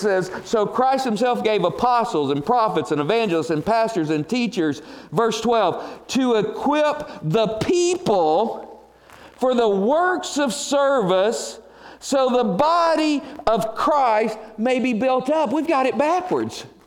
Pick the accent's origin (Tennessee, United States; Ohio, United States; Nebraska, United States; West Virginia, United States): Tennessee, United States; Union City; when I was growing up in Union City, Tennessee.